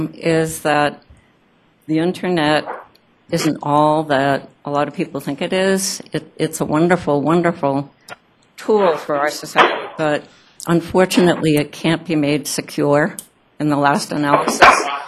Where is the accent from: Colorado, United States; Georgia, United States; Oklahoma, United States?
Colorado, United States; Boulder; from Boulder, Colorado.